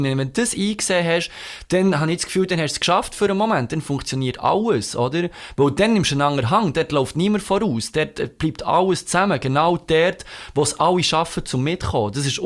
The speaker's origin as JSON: {"language": "German", "town": "Biel", "region": "Bern", "country": "Switzerland", "said": "Ich bin einer ewig gegenwürdiger Bieler."}